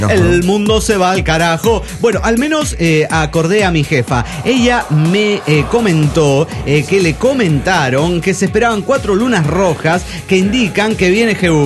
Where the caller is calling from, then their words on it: Chichinales, Río Negro, Argentina; de Chichinales, Argentina.